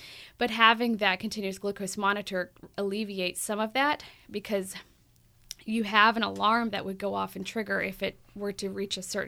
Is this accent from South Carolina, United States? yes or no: yes; Richburg, South Carolina, United States; I'm actually from Richburg, South Carolina. I tell a lot of people I'm from the woods.